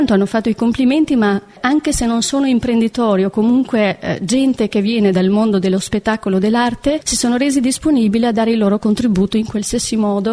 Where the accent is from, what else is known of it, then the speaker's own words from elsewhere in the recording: Korçë, Korçë County, Albania; Italian is a second language; now in Mantua, Italy; Casualmente capito in questa bellissima città, mi innamoro perché le sue strade assomigliavano alla mia città natale, Corce, albanese.